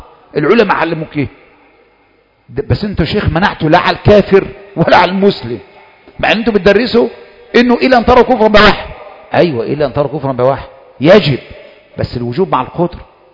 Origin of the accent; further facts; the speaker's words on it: Egypt; أول جمعة غضب حصلت في عندنا في مصر